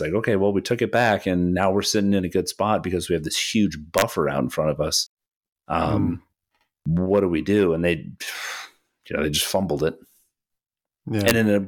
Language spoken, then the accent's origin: English; United States; because most of our listeners are American and we are American